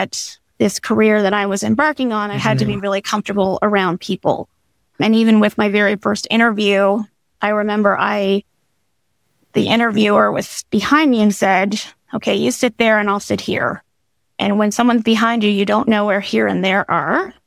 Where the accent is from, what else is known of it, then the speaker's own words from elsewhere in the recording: Elliston, Ontario, Canada; born there; now in St. John's, Canada; I moved out to St. John's. I'm actually based in St. John's, Newfoundland. I was born in Elliston, Ontario, actually.